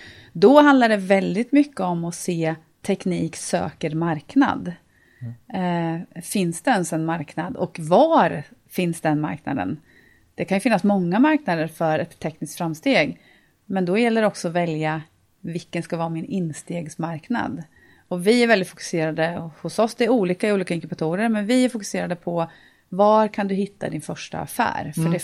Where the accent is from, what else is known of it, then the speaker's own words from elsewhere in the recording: Linköping, Östergötland, Sweden; är född och uppvuxen här i Linköping.